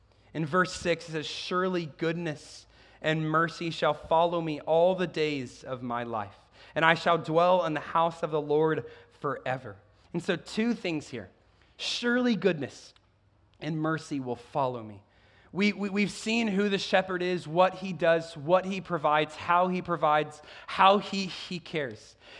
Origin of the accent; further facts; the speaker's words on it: Czechia; I grew up in the Czech Republic from my whole life, and the public transportation system is incredible there.